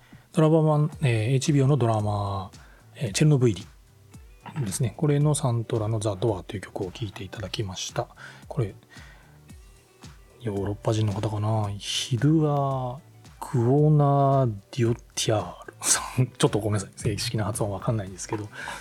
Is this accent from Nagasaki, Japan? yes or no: yes; Nagasaki, Japan; 僕長崎出身なんで、やっぱ8月の9日になるとこう登校日が決まって、で長崎市内に小学校2年の途中から3年生いっぱいまで1年半ぐらいしかなかった市内に小学校に行ってて